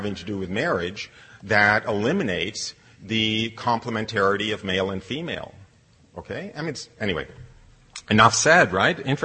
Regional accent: United States; which I'll just speak as an American

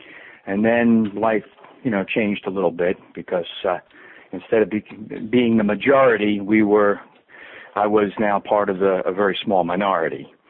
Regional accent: Long Island, New York, United States; born there; Well, I was born in Long Island, New York, and I was born to Jewish parents, and really had a very much of a Jewish upbringing. I grew up in a very Jewish neighborhood.

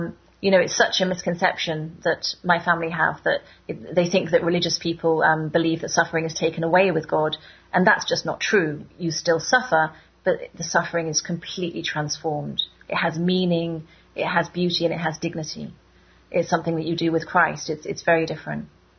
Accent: United Kingdom; I'm from Britain, where the Anglican Church was, I'm not sure about now, but it was the kind of main church as I was growing up.

